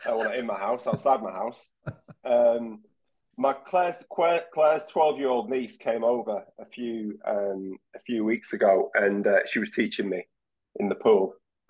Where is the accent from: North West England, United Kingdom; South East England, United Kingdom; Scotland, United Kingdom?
North West England, United Kingdom; Blackpool; growing up in South Shore Blackpool, you know, it's not the most, you know, salubrious of areas.